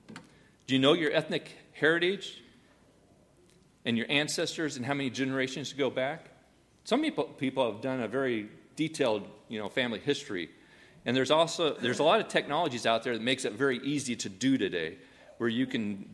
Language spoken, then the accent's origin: English; Burlington, Iowa, United States; born there; I was born in Iowa in a town called Burlington, Iowa. Not Burlington, Wisconsin. Burlington, Iowa. It's down here on the river.